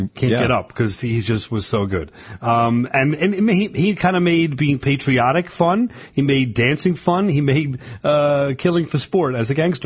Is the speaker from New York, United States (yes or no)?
yes; Huntington, New York, United States; Now, we live in Long Island, and Huntington, Long Island, there is a plaque, it's my hometown, dedicated to Nathan Hale